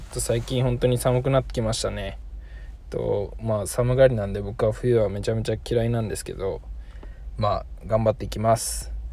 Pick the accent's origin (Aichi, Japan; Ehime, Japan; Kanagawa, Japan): Kanagawa, Japan; Yokosuka; まあ、僕は神奈川県の横須賀市出身で、まあ横須賀で育ちました。まあ、横須賀は米軍基地もあるので、すごいアメリカ人もたくさんそのベースの外に歩いてるし、すごく異国情緒あふれる、まあ、素晴らしい街です。